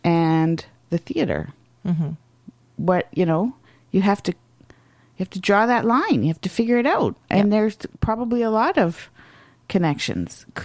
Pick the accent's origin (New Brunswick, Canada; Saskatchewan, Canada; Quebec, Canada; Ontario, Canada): Ontario, Canada; I mean, I grew up in Northern Ontario. You were either a mill town, a railway town, a trapper town, or a pulp town.